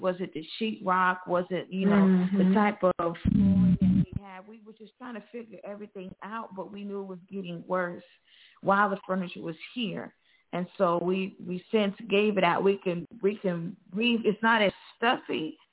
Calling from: Phenix City, Alabama, United States; I'm calling from Phoenix City, Alabama.

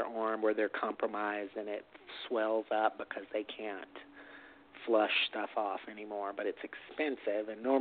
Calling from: Texas, United States; I would be in Texas.

